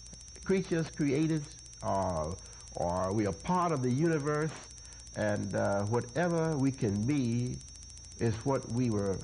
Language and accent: English; Chicago, Illinois, United States; And I'm also a citizen of Chicago. I'm from Chicago.